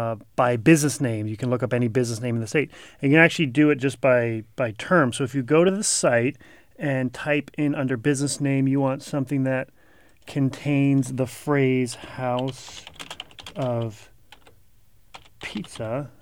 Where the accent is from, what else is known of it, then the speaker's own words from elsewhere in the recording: New York, United States; I mean, it's I'm from New York and it's sort of the similar kind of pizza.